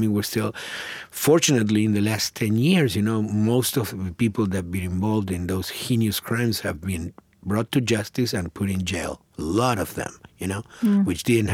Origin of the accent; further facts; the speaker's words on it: Argentina; moved away; So in that context, you know, I came from Argentina to look at the world